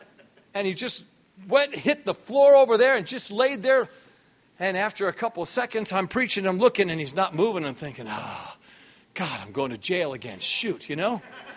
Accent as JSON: {"language": "English", "region": "New York", "country": "United States", "said": "So we got on each other's case all the time because I'm from New York, you know, he's from El Dorado, Arkansas."}